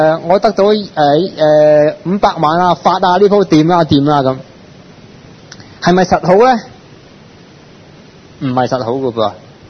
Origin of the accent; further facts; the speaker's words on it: Hong Kong; 尤其是我哋香港人、中国人，好多时个心系好